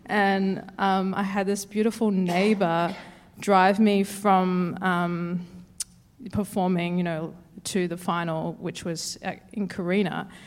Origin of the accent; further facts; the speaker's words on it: Queensland, Australia; I come from Queensland. My mob are Mulinjali from southeast Queensland. Both my mum's parents were born in what's known today as Bow Desert, which is an hour south of Brisbane